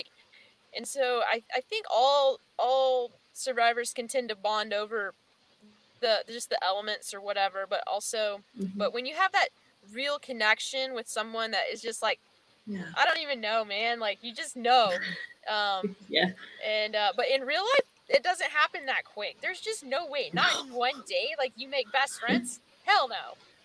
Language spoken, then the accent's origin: English; Kentucky, United States; because I grew up in Kentucky and obviously he's from Kentucky.